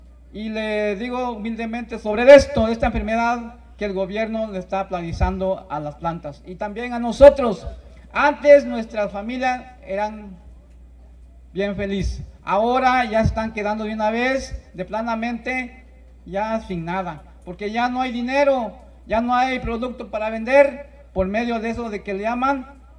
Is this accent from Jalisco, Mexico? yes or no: no; Huehuetán, Chiapas, Mexico; Yo vengo de Huehuetán, Chiapas